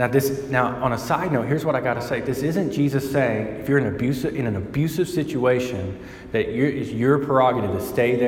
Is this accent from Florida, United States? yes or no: no; Alabama, United States; Listen, I'm from Alabama and I live in the inner city. I can use whatever grammar I want.